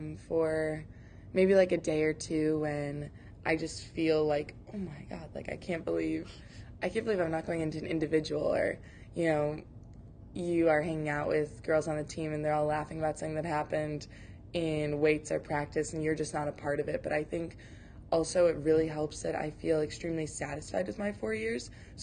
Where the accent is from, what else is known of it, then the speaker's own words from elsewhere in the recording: Michigan, United States; I'm from Michigan.